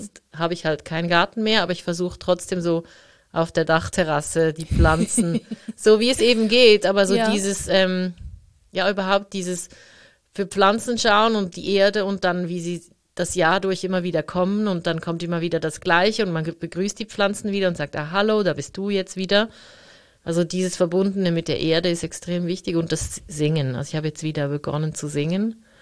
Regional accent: Zurich, Switzerland; so als Katholikin, ich bin ja in der Stadt Zürich aufgewachsen und Zürich ist ja halt protestantisch.

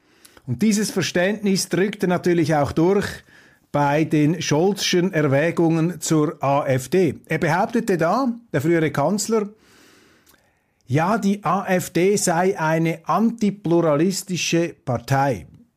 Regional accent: Switzerland; bei uns in der Schweiz.

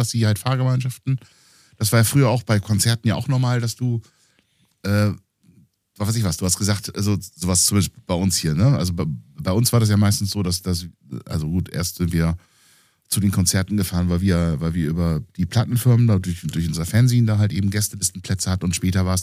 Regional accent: Aachen, North Rhine-Westphalia, Germany; ich komme aus Aachen

